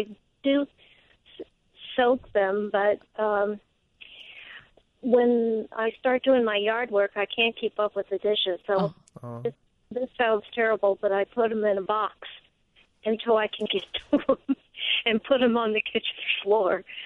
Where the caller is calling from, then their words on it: Woodstock, Illinois, United States; Woodstock, Illinois.